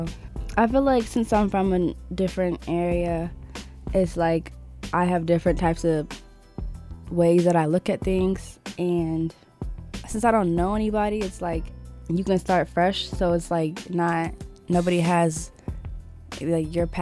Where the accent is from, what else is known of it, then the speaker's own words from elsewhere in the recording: Washington, District of Columbia, United States; I am originally from Washington, D.C. When I was in D.C., it was all black.